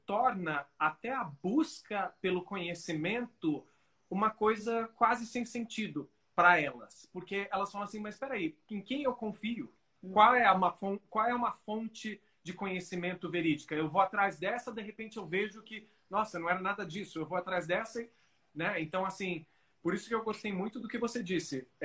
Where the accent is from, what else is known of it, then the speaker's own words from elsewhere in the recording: United States; now in Brazil; Eu cresci, fui educado nos Estados Unidos, cresci nos Estados Unidos, entre lá e cá, mas sempre, né, passei uma boa parte da minha vida lá.